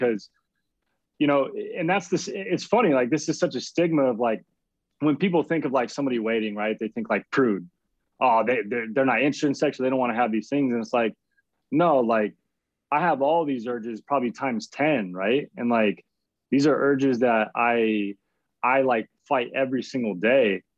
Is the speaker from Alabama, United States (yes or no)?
no; Arizona, United States; I'm originally from Arizona